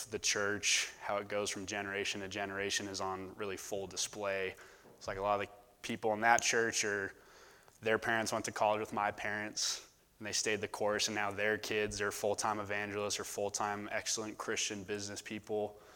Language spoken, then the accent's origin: English; Tucson, Arizona, United States; born there; my parents both went to the University of Arizona. I was born in Tucson.